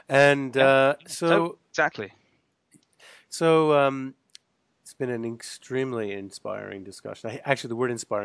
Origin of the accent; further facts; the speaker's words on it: United Kingdom; I mean, as a Brit, you know